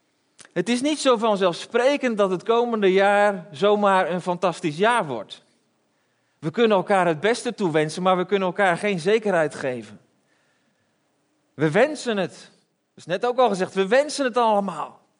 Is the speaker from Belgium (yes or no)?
yes; Belgium; now in Netherlands; ik ben opgegroeid in België en België is niet zo'n vuurwerkland.